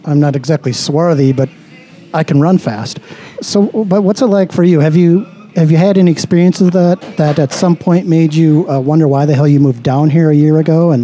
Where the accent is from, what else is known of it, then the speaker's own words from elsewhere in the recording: Wisconsin, United States; I came from Wisconsin, we spoke of such things.